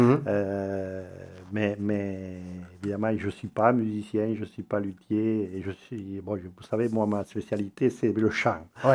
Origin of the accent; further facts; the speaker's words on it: Occitanie, France; Alors, le graille, chez nous, dans le Haut-Languedoc, on l'associe à une cornemuse qui est la plus grande, grosse cornemuse du monde